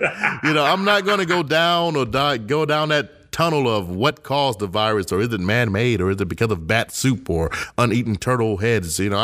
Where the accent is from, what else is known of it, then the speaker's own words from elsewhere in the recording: the South, United States; No, No. I'm from the South.